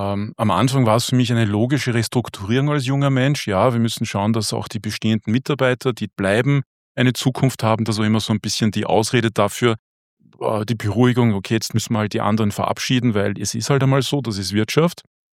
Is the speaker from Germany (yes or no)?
no; Austria